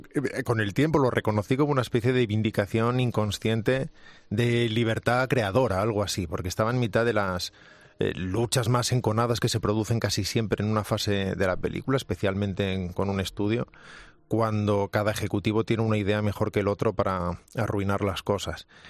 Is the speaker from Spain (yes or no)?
yes; Salamanca, Castile and León, Spain; si me preguntaran, por tanto, qué soy, diría gallego, y si me preguntaran de dónde, diría de Salamanca, porque ahí es donde he vivido los 30 primeros años de mi vida